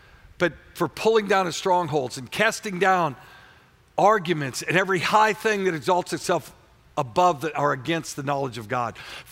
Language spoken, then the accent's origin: English; Warrenton, Missouri, United States; I'm from Warrenton, Missouri. I didn't speak proper English.